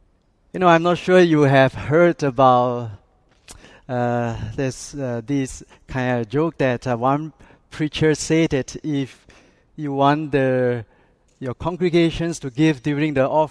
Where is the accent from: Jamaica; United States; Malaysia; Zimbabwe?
Malaysia; born there; English is a second language; also born or lived in Singapore; Yes, I was born in Malaysia. And I live about 20 years in Singapore